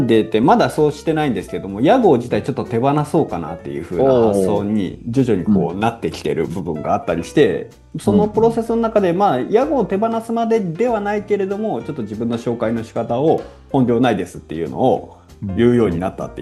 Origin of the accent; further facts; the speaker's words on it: Kobe, Hyogo, Japan; 地元が神戸なんですけれども、神戸で開催される総合芸術祭の、事務局に入って、